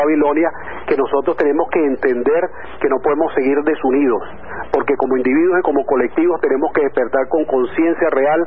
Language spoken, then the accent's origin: Spanish; Venezuela; Nosotros no somos conquistadores, fuimos libertadores, somos libertadores, y ese es el legado, ese es el orgullo de nosotros los venezolanos.